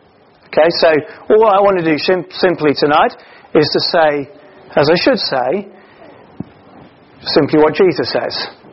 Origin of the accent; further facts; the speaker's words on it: Kenya; moved away; I've been away in my home country. It might not look it to you, but I originate really from Africa. I've been back to Kenya for a few days recently.